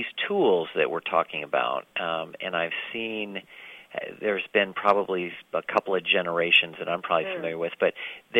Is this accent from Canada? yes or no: no; Indianapolis, Indiana, United States; I'm actually from Indianapolis